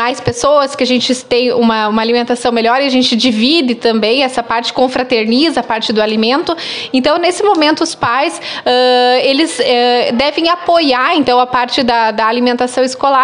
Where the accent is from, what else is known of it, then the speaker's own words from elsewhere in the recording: Passo Fundo, Rio Grande do Sul, Brazil; Eu aqui, que também sou aqui de pertinho, que sou de Passo Fundo.